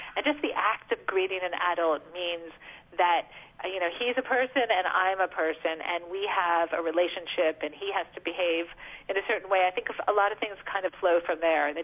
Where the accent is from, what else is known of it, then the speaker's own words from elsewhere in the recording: United States; I mean, to the point where, you know, as an American, it can seem kind of extreme.